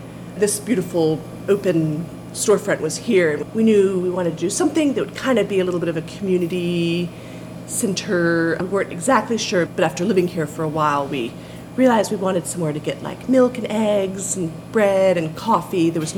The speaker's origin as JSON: {"language": "English", "town": "Charleston", "region": "South Carolina", "country": "United States", "tie": "born or raised there", "said": "We grew up in South Carolina in Charleston."}